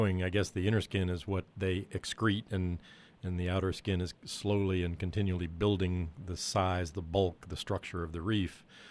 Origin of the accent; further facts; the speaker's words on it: Miami, Florida, United States; So even being a native Floridian and growing up in Miami, I never went that many times.